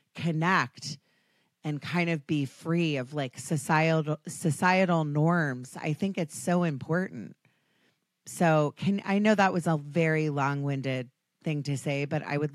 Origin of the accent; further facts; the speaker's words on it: United States; and even being American, so women, we like to talk about everything, right?